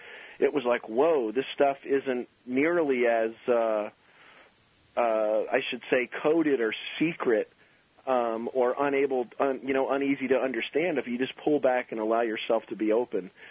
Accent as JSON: {"language": "English", "region": "New Jersey", "country": "United States", "tie": "born or raised there", "said": "I was born in New Jersey, South Jersey, like basically right across the river from Philadelphia, and I grew up in a pretty small farm town that's now basically just a suburb"}